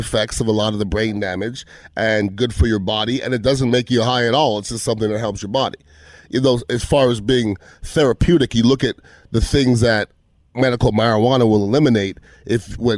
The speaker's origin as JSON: {"language": "English", "town": "Montreal", "region": "Quebec", "country": "Canada", "said": "I'm from Montreal and there's a lot of weed going on there too."}